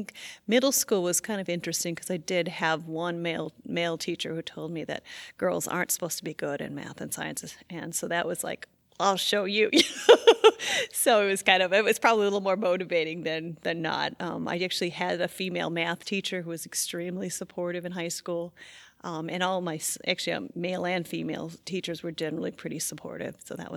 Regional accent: Fontana, California, United States; I was born in Fontana, California, which is outside. It's like a part of San Bernardino County, outside of Los Angeles area. We moved to Riverside and then later moved to Laverne, which is a suburb of Los Angeles.

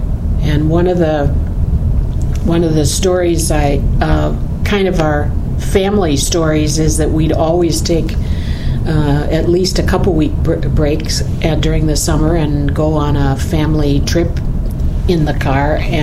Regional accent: Ortonville, Minnesota, United States; born there; I was born in Ortonville, Minnesota, and Ortonville, Minnesota is on the South Dakota border. It was my mom's home

